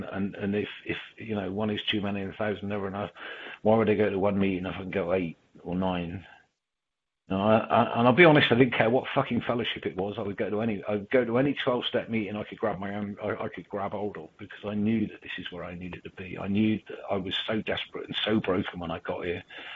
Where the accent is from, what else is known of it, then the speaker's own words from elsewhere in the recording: Taunton, South West England, United Kingdom; I went home to where I lived before I got, which is my hometown, which was Taunton in the West Country.